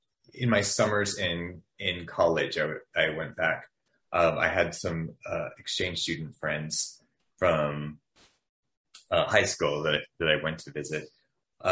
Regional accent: United States; being an American in Germany. Being a gay, you know, a gay, oh yeah. And I wasn't 21 yet.

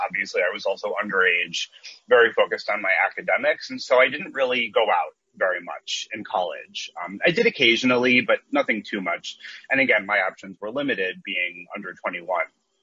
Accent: Brooklyn, New York, United States; I'm a native New Yorker. I grew up in Brooklyn. But all the way on the far southern end near Coney Island.

